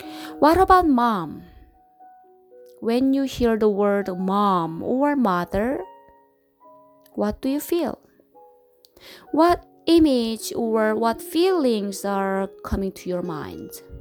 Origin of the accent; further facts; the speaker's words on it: South Korea; I planned to visit my hometown in South Korea last month, April, because I have not visited my parents for 5 years.